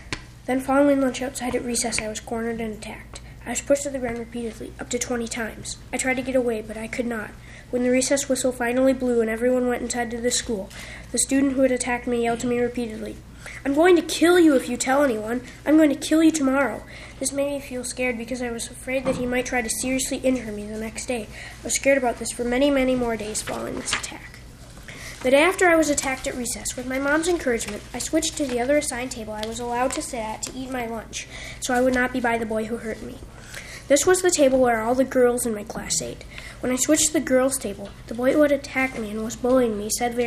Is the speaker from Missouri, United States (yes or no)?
no; Forest Lake, Minnesota, United States; I'm from Forest Lake.